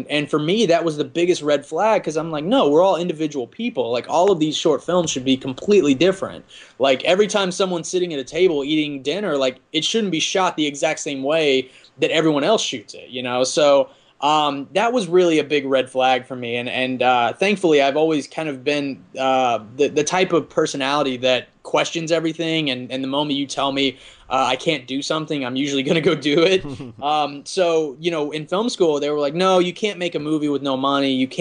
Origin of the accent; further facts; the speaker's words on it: Arkansas, United States; I grew up in Arkansas and kind of the Bible Belt, and everything was really taboo.